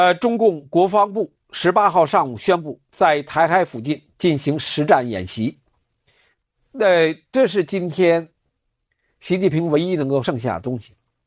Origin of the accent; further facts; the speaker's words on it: China; 作为大陆人，我第一次听说的，从来没有听说过